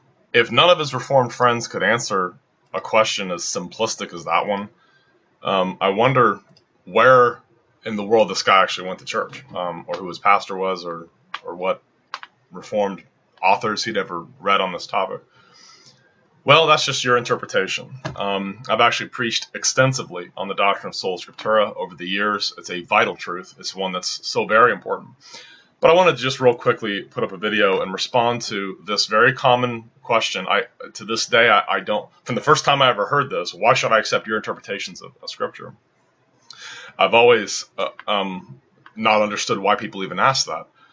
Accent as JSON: {"language": "English", "town": "Cincinnati", "region": "Ohio", "country": "United States", "tie": "born or raised there", "said": "that was in the place where I grew up in Cincinnati, Ohio, was Barry. Very Roman Catholic town"}